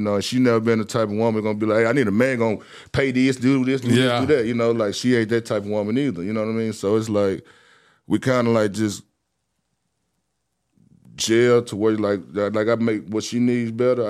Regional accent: Dallas, Texas, United States; I used to be like, oh, she hate on me because I'm from the Cliffs.

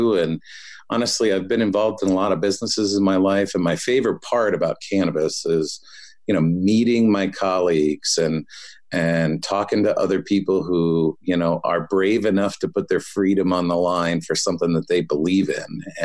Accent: Colorado, United States; we're from Colorado. So

